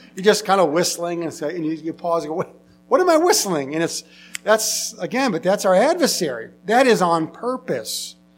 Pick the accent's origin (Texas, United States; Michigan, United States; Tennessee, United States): Michigan, United States; I always joke on Thanksgiving, growing up in Michigan outside of Detroit